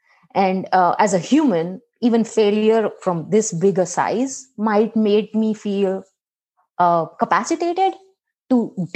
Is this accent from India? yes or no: yes; India; as an Indian brown woman who knows how it is to be pregnant and how family plays a big role